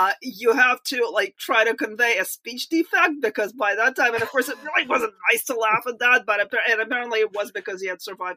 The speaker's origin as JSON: {"language": "English", "region": "Moscow", "country": "Russia", "tie": "born or raised there", "said": "Yeah, I was in Moscow. I actually have a book that was published in 1989 called Growing Up in Moscow."}